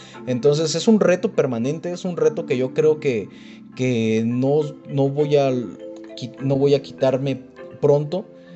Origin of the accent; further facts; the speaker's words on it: Lombardía, Michoacán, Mexico; el impacto inició como a nivel de mi pueblo, ¿no? Yo soy de Lombardía, Michoacán.